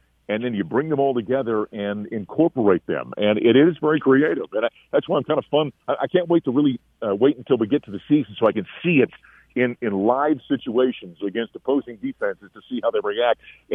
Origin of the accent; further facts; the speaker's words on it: North Dakota, United States; You know, there was a guy, you know, around the state of North Dakota, my home state, Josh Duhamel, the actor, is a North Dakota guy.